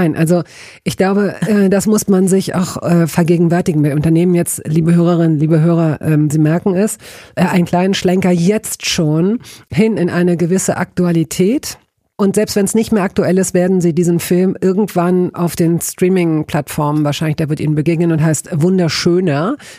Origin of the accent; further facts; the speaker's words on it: Hanover, Lower Saxony, Germany; Ich komme aus Hannover und in der Straße, in der ich groß wurde, da gab es damals einen Bäcker